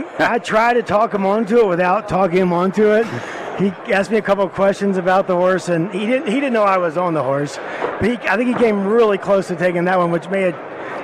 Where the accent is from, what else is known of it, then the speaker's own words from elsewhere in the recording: Shreveport, Louisiana, United States; I'm from Shreveport, Louisiana, so it's about a 2.5-hour drive to Oaklawn.